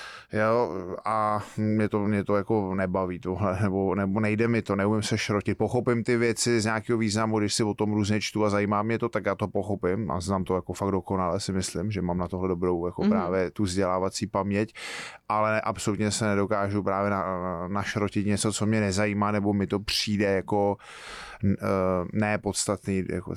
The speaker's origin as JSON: {"language": "Czech", "town": "Cheb", "region": "Karlovy Vary Region", "country": "Czechia", "said": "jsem byl původem, jsem z Chebu, ze západu, a tam byla prostě i němčina"}